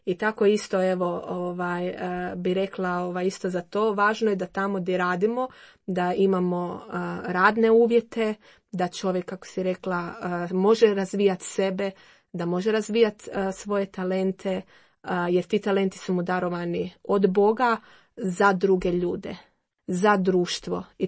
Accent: Dalmatia, Croatia; now in Zagreb, Croatia; ja sam isto došla iz Dalmacije u Zagrebu, moja obitelj je tamo, a ja sam došla i tu

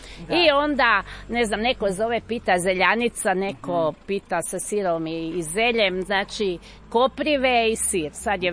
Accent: Požega, Požega-Slavonia County, Croatia; već 7 godina sam u kulturno-umjetničkom društvu Bektež, inače dolazim iz Požege, nas ima 5 koji dolazimo iz Požege

